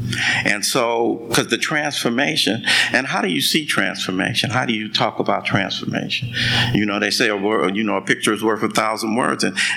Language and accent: English; Watts, California, United States; I grew up in Watts in the 60s. You know, my old man was an alcoholic. I got five brothers. Six of us grew up in this little two-bedroom apartment in the heart of Watts.